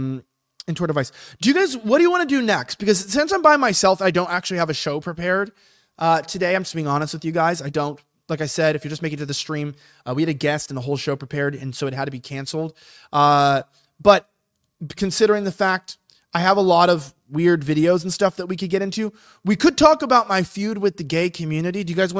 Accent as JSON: {"language": "English", "country": "United States", "said": "Like, I'm an American."}